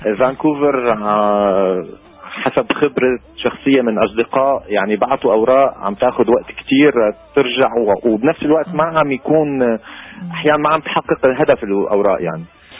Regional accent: Syria; ونحن كسوريين عنا ارتباطاتنا بوطننا الأم سوريا

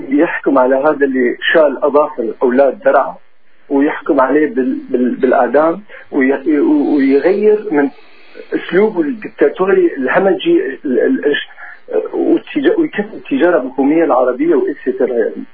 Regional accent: Syria; انا من سوري

